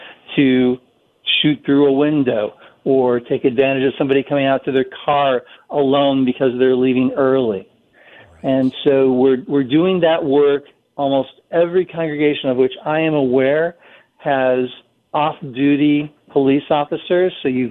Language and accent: English; Colorado, United States; And then in Boulder, Colorado, my home state, there was a literal fire attack